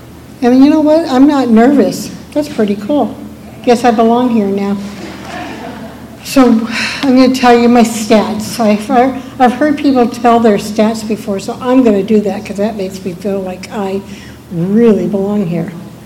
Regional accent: Port Hueneme, California, United States; I grew up in Port Hueneme, California. That is where the Navy base is.

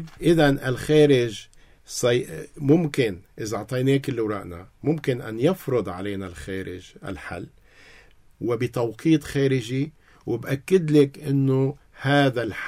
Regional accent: Lebanon

